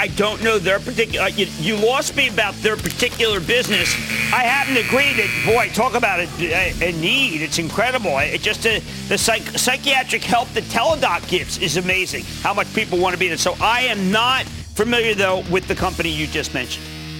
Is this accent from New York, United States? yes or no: no; Pennsylvania, United States; I need to go to Michael in my home state of Pennsylvania.